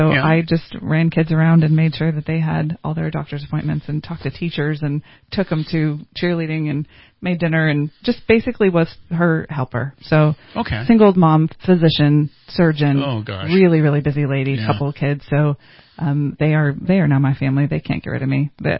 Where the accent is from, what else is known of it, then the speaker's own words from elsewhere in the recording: Cedar Rapids, Iowa, United States; now in Redding, United States; No, I'm from Iowa.